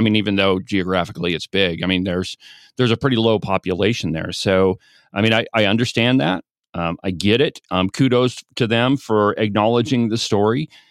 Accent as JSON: {"language": "English", "town": "Buffalo", "region": "New York", "country": "United States", "tie": "born or raised there", "said": "growing up in Buffalo, everybody knew what you did before you did."}